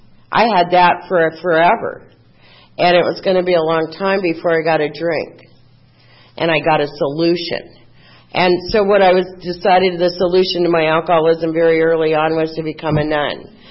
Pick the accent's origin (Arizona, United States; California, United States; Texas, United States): Arizona, United States; Phoenix; And I grew up in Phoenix and went to St. Agnes and was going to be a nun